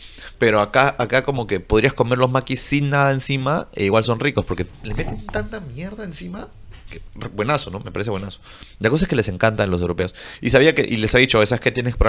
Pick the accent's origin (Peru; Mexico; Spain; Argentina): Peru; Perú es gigante, bro. Ya, la verdad. Y somos los mejores de Sudamérica.